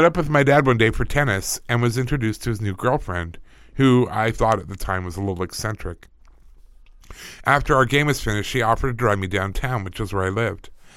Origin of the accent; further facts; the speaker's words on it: London, Ontario, Canada; I'm a 34-year-old woman born and raised in London, Ontario by two loving parents.